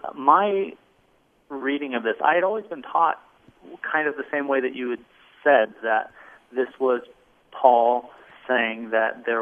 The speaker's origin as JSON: {"language": "English", "town": "Bothell", "region": "Washington", "country": "United States", "lives_now": "Billings, United States", "said": "I'm normally from Bothell, Washington, but I just moved."}